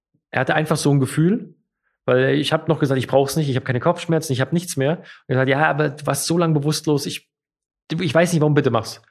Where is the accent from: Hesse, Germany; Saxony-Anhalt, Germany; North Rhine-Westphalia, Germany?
Hesse, Germany; Ja, da muss ich sagen, ich bin Lokalpatriot und ich bin Hesse.